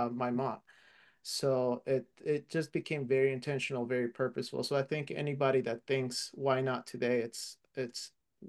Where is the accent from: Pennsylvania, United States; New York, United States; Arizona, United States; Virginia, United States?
Virginia, United States; Manassas; the house that I grew up in Manassas, Virginia